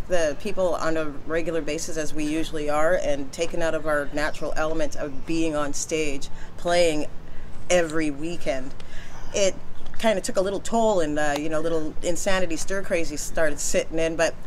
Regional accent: Vancouver, British Columbia, Canada; I'm an East Van girl.

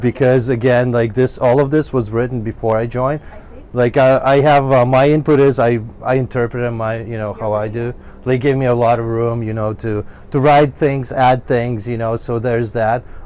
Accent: Ukraine; English is a second language

